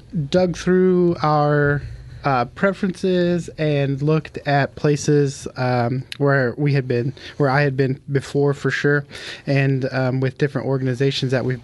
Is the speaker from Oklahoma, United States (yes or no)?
yes; Oklahoma, United States; No, I'm actually from Oklahoma. I was born in Oklahoma and then joined the military and moved all over.